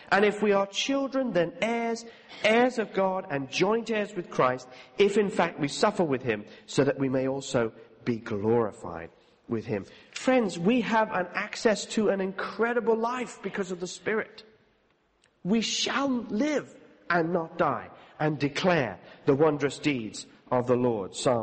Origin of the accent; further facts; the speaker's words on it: England, United Kingdom; We don't like it because we're English